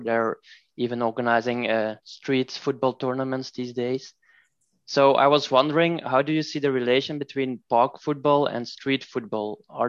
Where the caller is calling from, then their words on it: Belgium; English is a second language; I'm calling in from Belgium.